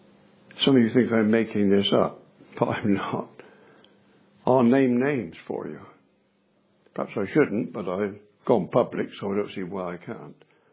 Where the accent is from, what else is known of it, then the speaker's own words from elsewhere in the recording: Bristol, South West England, United Kingdom; I'm a Bristolian, you might tell from my accent. When I was a boy, I lived in Bristol. I was brought up in Bristol.